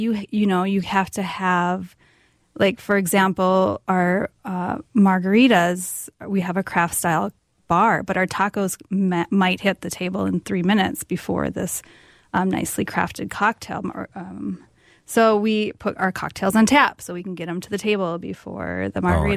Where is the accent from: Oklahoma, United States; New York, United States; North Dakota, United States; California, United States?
North Dakota, United States; Valley City; I grew up in North Dakota, a little town called Valley City, an hour west of Fargo. Probably about 2,000 people population.